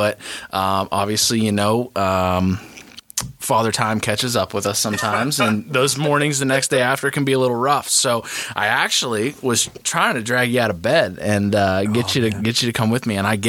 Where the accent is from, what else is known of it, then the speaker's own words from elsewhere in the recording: Ohio, United States; Obviously, you know, us growing up in Ohio and hunting a lot younger years, that was one thing